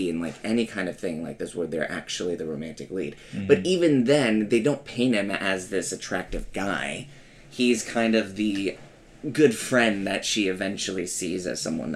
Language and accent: English; China; because I couldn't find it because I grew up in China.